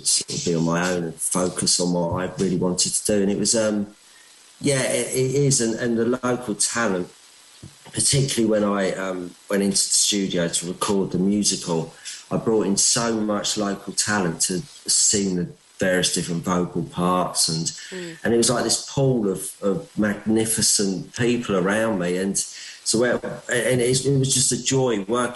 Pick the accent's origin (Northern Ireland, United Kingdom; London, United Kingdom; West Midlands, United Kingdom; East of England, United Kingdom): East of England, United Kingdom; St Albans; also born or lived in Watford; now in Isle of Wight, United Kingdom; But I was originally from St Albans. I was born in Watford.